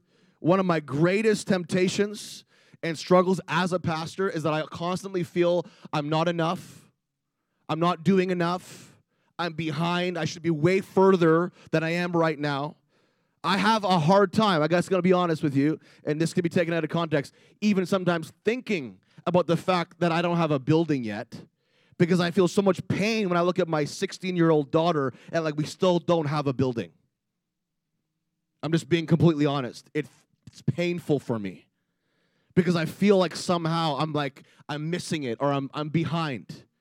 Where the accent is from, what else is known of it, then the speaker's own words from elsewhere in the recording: Canada; Like I'm a Canadian.